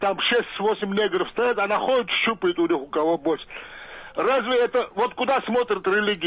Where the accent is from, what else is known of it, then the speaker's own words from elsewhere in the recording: Uzbekistan; Russian is a second language; now in Moscow, Russia; Вот я вообще пенсионер, в Москве живу, я узбек, мусульманин.